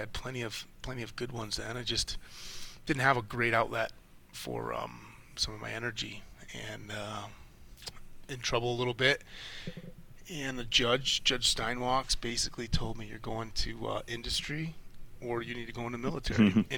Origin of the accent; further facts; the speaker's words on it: Rochester, New York, United States; I born and raised in Rochester, New York, you know, in the suburbs with average middle-class family.